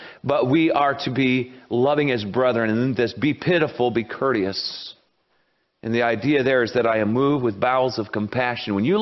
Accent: South Carolina, United States; Now, I'm from South Carolina. In South Carolina, we have a get out of jail free card.

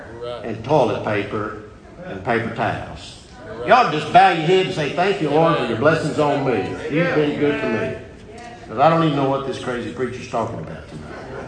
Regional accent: Texas, United States; I grew up out there in West Texas where the worms couldn't even survive.

